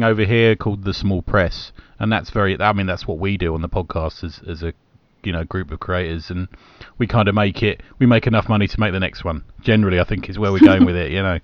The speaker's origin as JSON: {"language": "English", "region": "England", "country": "United Kingdom", "said": "I've been on holiday to Portugal, as English people do, and they go and get drunk and wear Union Jack shorts and stuff."}